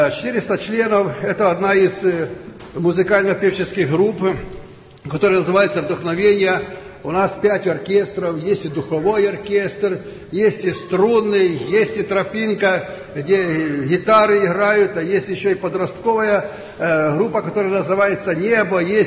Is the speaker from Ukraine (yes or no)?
yes; Kirovohrad, Kirovohrad Oblast, Ukraine; Мы приехали с Украины, географический центр Украины, это Кировоград.